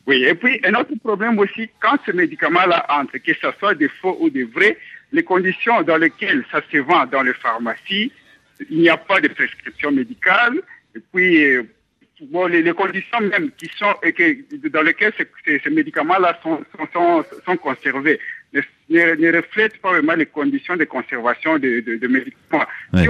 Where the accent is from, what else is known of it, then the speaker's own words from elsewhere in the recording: DR Congo; now in Lusaka, Zambia; Oui, je suis à Lusaka, mais je suis originaire de la RDC.